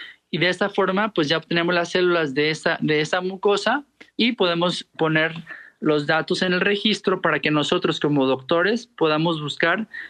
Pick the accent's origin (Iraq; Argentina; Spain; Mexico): Mexico; Guadalajara, Jalisco; y como buen tapatío